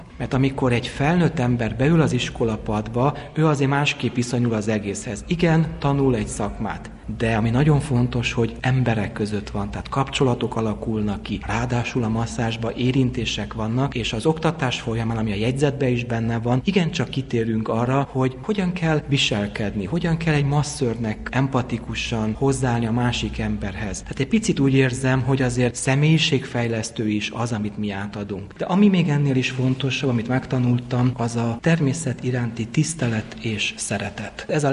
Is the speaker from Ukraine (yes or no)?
no; Cluj-Napoca, Cluj County, Romania; moved away as an adult; now in Hungary; Lényegében véve én Kolozsváron egy sportcsaládba születtem bele, és ifjú koromat egészen a katonaságig itt töltöttem. 71-ben születtem, és 90-ben végül is úgy döntöttem, hogy mint sok fiatal akkoriban szerencsét próbálok Magyarországon, és aztán ott telepedtem